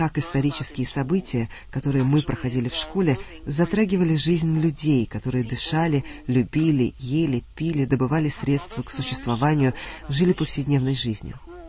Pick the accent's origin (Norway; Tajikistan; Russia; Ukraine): Norway; потому что я выросла в Норвегии в годы нацистской оккупации